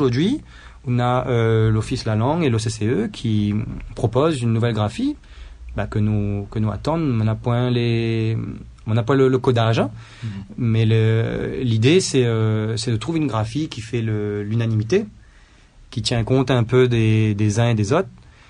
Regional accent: Réunion; first language Creole; À la Réunion, nous n'avons marmaille, notre langue maternelle, c'est créole.

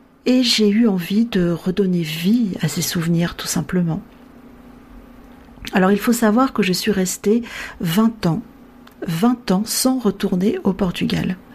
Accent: France; comme mon nom ne l'indique pas, je suis d'origine portugaise. Je suis née en France, j'ai toujours vécu en France, mes parents, ma famille, ils sont tous portugais, et mon père a fait partie des immigrants des années 60

